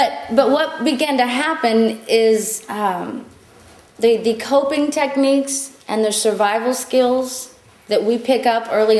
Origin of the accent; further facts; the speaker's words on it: San Antonio, Texas, United States; So I'm from San Antonio, Texas, which is a big city.